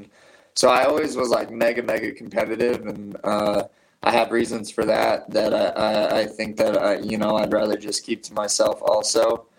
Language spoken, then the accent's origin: English; Aurora, Colorado, United States; I'm from Aurora, Colorado, which is, it's Colorado, so it's not like, you know, like a rough area.